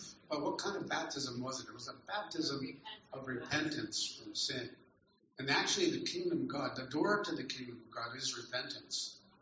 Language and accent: English; United States; So he comes up to me, he knows that I'm American right away